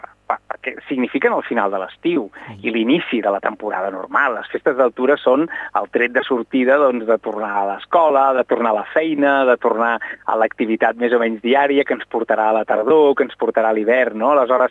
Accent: Olot, Catalonia, Spain; totes aquelles persones que som d'Olot, que vivim tant com podem a Olot, tot i que treballem fora

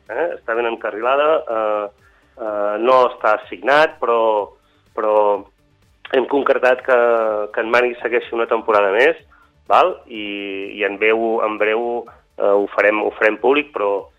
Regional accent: Catalonia, Spain; però com a Catalunya, com a catalans

